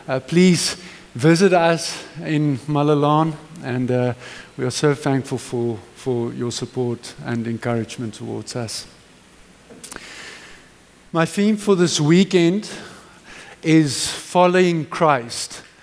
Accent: Henley on Klip, Gauteng, South Africa; I grew up in Henlyon Klip, and we lived literally on the banks there of the Klip Rivier.

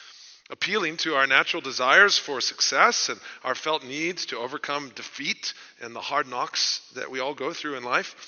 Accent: Houston, Texas, United States; happens to be my hometown as well, the Houston Chronicle

